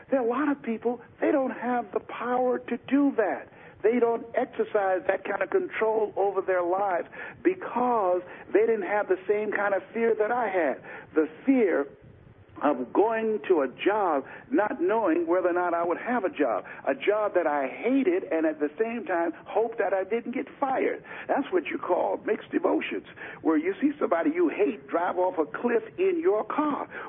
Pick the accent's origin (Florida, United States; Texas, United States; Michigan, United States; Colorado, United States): Florida, United States; Miami; and here I am from Miami, Florida, and we two young guys who had this sense of ambition and drive